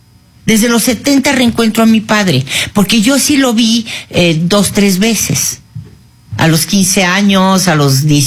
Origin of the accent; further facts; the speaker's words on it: Mexico; Crezco en México desde los 4 años. Yo, a los 4 años que se divorcian mis padres, mi mamá me trae a México a vivir con mi familia mexicana. Entonces, yo soy mexicana.